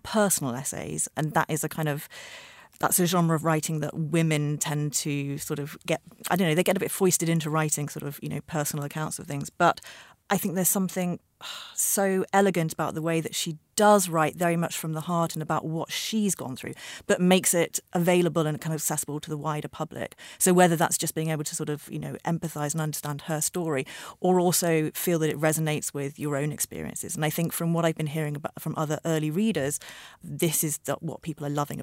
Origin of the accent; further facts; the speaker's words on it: Ireland; particularly abortion as an Irish woman, and talking about issue the referendum